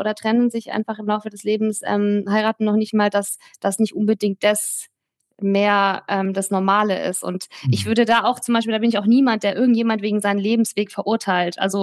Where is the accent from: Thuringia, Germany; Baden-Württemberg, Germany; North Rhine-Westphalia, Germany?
Baden-Württemberg, Germany; ich bin bei Eltern aufgewachsen, Mutter, Vater. Wir haben eine Doppelhaushälfte in einem 5000-Einwohner-Dorf, das mittlerweile zu Ludwigsburg, also zu der größeren Stadt gehört